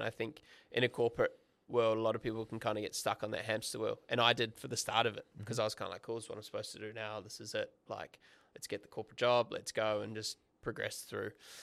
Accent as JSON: {"language": "English", "country": "Australia", "said": "To be fair, being an Aussie, I've probably been more injured than I haven't."}